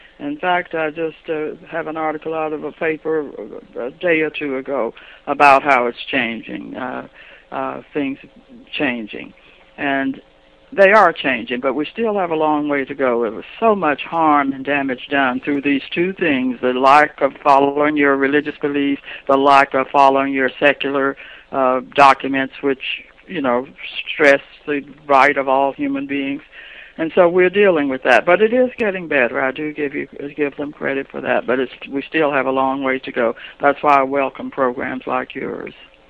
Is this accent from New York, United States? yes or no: no; Preston, Oklahoma, United States; Well, I was born and raised in Preston, which is a little village, a little farming village about 40 miles south of Tulsa.